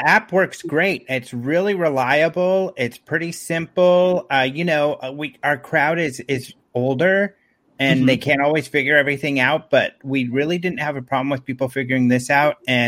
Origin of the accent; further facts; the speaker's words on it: Colorado, United States; growing up in Colorado, snow days were the best.